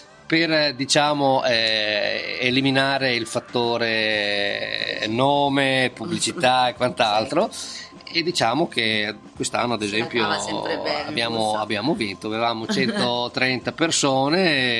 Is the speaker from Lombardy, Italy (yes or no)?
no; Boncellino, Emilia-Romagna, Italy; e lì dopo è nato il mio paesino Boncellino